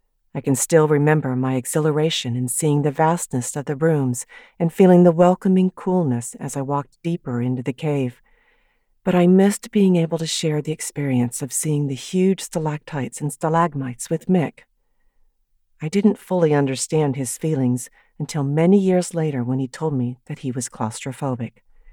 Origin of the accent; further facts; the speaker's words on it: San Luis Obispo, California, United States; When I was growing up in San Luis Obispo, California, in the 1940s and 50s, I thought of weather as something that was only happening over the skies of my own town.